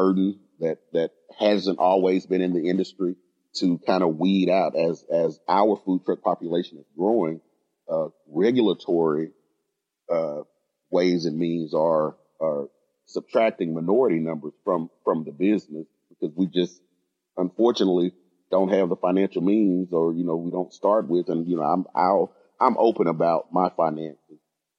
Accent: the South, United States; And I'm from the South, so we call it the good old boy networking.

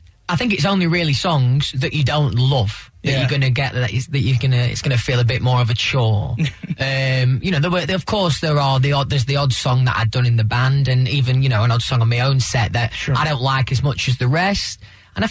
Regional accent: England, United Kingdom; I mean, where I grew up in England, that band sound is massive anyway

